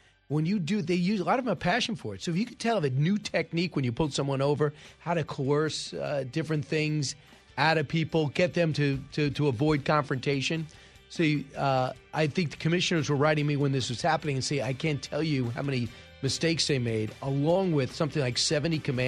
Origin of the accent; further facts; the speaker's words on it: New York, United States; where I grew up on Long Island